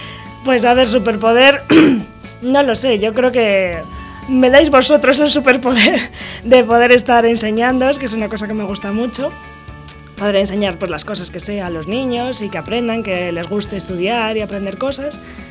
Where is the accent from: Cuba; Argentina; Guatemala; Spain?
Spain; Madrid, Community of Madrid; born there; Nací en Madrid, en el barrio de Carabanchel, en el hospital donde trabaja mi madre.